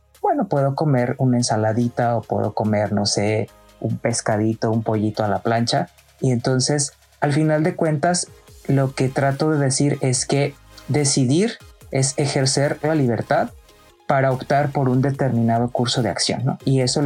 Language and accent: Spanish; Guadalajara, Jalisco, Mexico; now in Ensenada, Mexico; Soy nativo de Guadalajara, pero con mucho tiempo ya he vivido en Baja California.